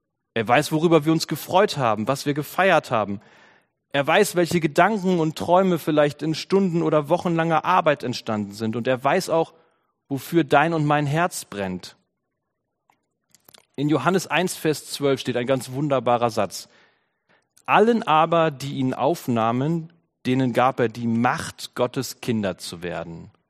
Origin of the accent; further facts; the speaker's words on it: Germany; Ich glaube, wir sind Deutsche, wir können das nicht besonders gut.